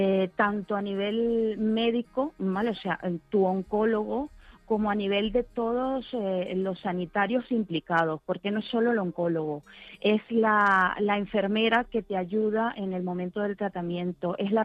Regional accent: Venezuela; now in Spain; Yo soy de Venezuela, ¿vale? Uh-huh. Tengo 14 años aquí.

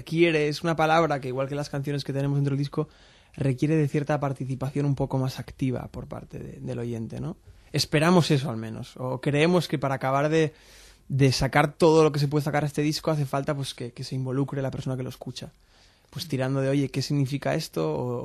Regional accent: Barcelona, Catalonia, Spain; mira que nosotros somos todos de Barcelona, llevamos tocando y ensayando siempre en Barcelona

